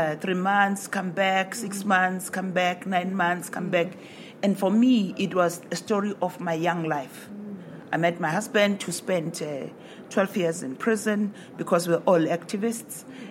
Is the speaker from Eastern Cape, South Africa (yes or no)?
no; Pilgrim's Rest, Mpumalanga, South Africa; born there; I was born in a town in the eastern Transvaal or eastern part of South Africa, in a town called Pilgrim's Rest